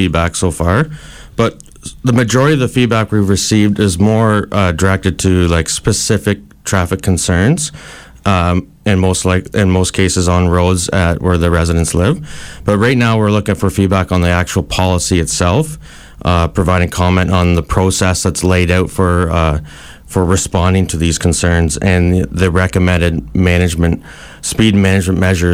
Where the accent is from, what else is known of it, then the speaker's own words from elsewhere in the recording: Perth, Ontario, Canada; also born or lived in Kingston; I live in Perth, and I'm from Perth, so I was in Kingston before that, so it was nice to move back home and work in my hometown.